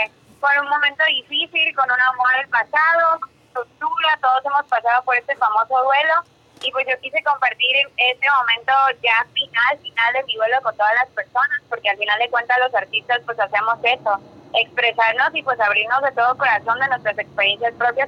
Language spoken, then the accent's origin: Spanish; Veracruz, Mexico; also born or lived in Xalapa; yo nací en Jalapa, Veracruz. Yo estuve allá viviendo 6 añitos, ajá, pero por cuestiones de familia y todo, pues nos vinimos acá al puerto de Veracruz. Claro, yo me considero súper caruchísima porque toda mi vida he estado yo aquí presente